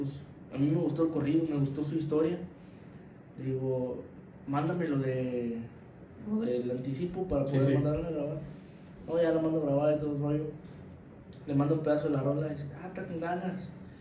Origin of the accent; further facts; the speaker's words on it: Tamaulipas, Mexico; Aquí, luego la esquina, yo soy de Tamaulipas.